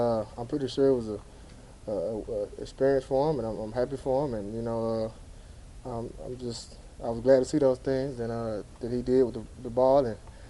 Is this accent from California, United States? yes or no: no; Alabama, United States; Oh, well, I'm from Alabama. We break bones all the time.